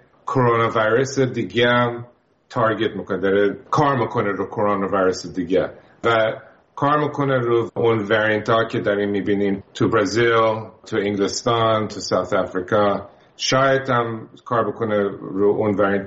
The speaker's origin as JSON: {"language": "Persian", "country": "United States", "tie": "born or raised there", "second_language": "Persian", "said": "همه بیشتر خون با آدم اینجا هستن تو آمریکا، ولی همیشه زندگیم بزرگ شدم هم آمریکایی هم ایرانی."}